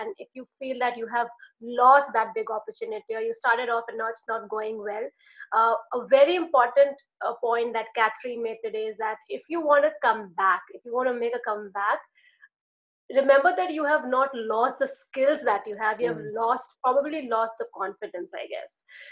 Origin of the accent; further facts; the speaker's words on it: India; English is a second language; I'm from India